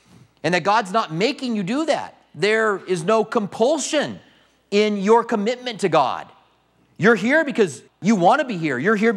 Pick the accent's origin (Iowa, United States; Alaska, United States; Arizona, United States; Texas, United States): Iowa, United States; Clinton; born there; I was born in Clinton, Iowa. I ran into a guy here recently that was also from Clinton.